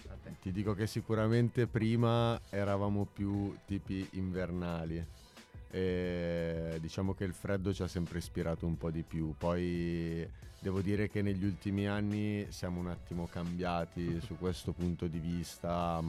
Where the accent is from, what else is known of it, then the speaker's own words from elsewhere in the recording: Apulia, Italy; Vabbè, sono pugliese, quindi...